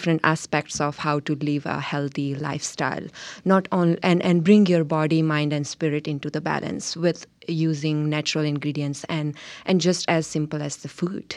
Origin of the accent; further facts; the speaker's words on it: India; English is a second language; moved away as an adult; now in United States; it's my growing up in India for first 24 years, seeing the Ayurveda as a firsthand experience and learning from the generations of my family